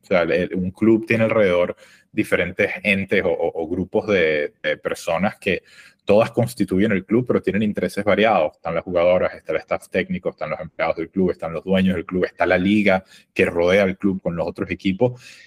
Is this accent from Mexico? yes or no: no; Venezuela; como dos latinos, sector argentina, yo soy venezolano.